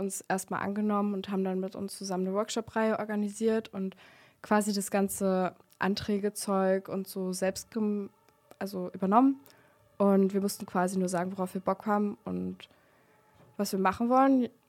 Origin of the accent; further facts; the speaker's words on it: Torgau, Saxony, Germany; now in Greifswald, Germany; ich bin 21 und ich komme auch aus Torgau, aber studiere mittlerweile in Greifswald